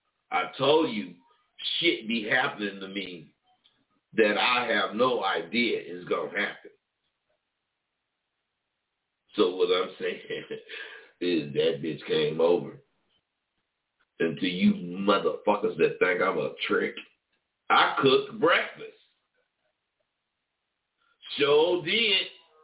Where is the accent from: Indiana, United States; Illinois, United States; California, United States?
California, United States; Vallejo; and I found out that hell of people in V-Town, my hometown, and Oakland, excuse me, the Bay Area period, listen to my show.